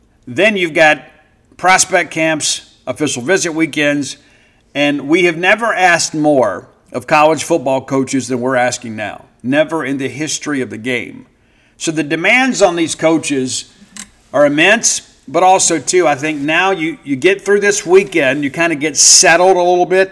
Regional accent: Mississippi, United States; I'm from South Mississippi, where sometimes a request for prayer is an excuse to gossip.

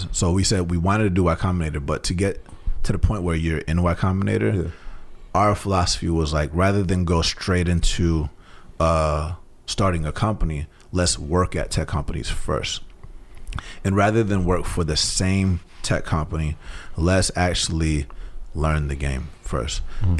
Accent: Atlanta, Georgia, United States; So I grew up in Atlanta, Georgia.

